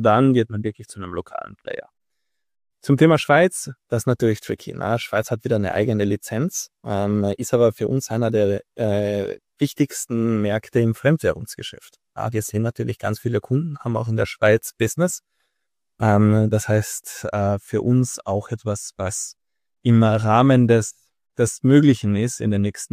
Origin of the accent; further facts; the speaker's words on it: Austria; born there; ich bin ja gebürtiger Österreicher